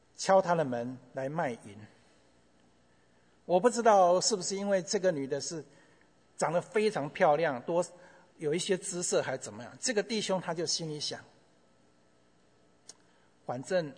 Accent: China; 我们中国人是说色字当头什么一把刀啊，危险。

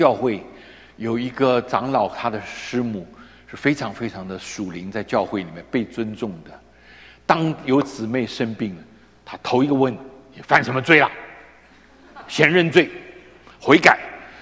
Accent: China; 我们从中国来叫领导，党委书记

